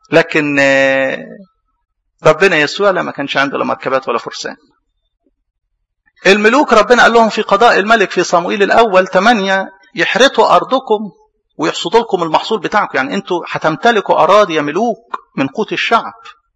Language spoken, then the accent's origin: Arabic; Upper Egypt, Egypt; زي يعني عندنا في الصعيد كده